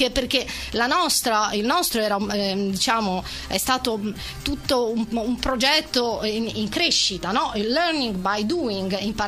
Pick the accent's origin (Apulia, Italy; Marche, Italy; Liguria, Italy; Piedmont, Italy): Liguria, Italy; La Spezia; moved away as an adult; now in Rome, Italy; io sono ligure e sono venuta a vivere a Roma negli anni 90. E quindi venire da una realtà di una città piccola e quasi insignificante come La Spezia